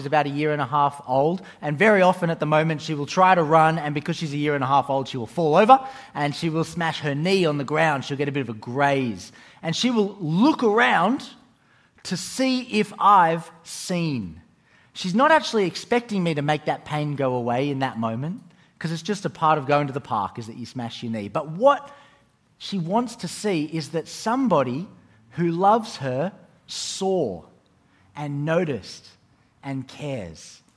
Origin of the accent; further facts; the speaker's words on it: Australia; The key bit of that word is splag, and we can all say that because we're Australian, splag.